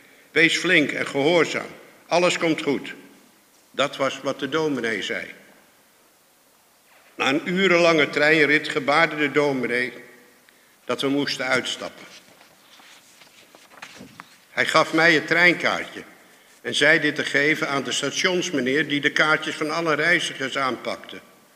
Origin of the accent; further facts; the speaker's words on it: Friesland, Netherlands; Ik leefde als een Fries kind, met elke dag een overal aan en op klompen lopend. Ik sprak de Friese taal als de beste en ik kon ook Fries lezen.